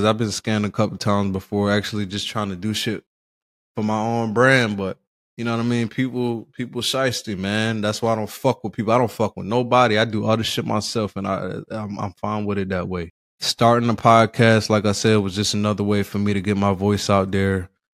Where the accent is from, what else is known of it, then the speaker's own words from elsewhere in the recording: Philadelphia, Pennsylvania, United States; Yeah, I grew up in the streets. I'm from Philly. But we don't need to talk about the streets in every song.